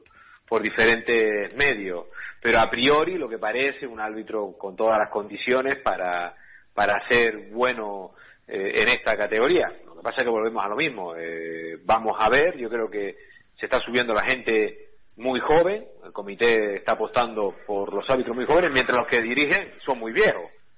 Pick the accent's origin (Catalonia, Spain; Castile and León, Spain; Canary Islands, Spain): Canary Islands, Spain; La Orotava; now in Los Realejos, Spain; nací en La Perdoma, donde hice el pregón el pasado jueves, sí, de la fiesta, y soy de La Otava, pero actualmente estoy viviendo en Los Realejos, vivo a caballo entre Los Realejos así y La Otava